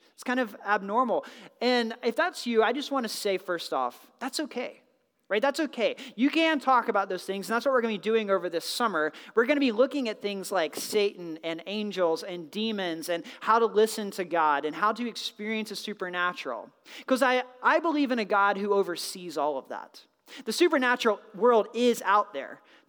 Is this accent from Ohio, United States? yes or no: no; North Carolina, United States; I had just moved from North Carolina to Wisconsin, and I grew up Southern Baptist in the Bible Belt.